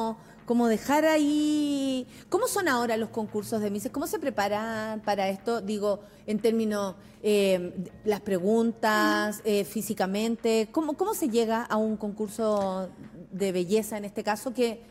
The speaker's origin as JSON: {"language": "Spanish", "town": "San Miguel", "region": "Santiago Metropolitan", "country": "Chile", "said": "Y dije, soy de San Miguel"}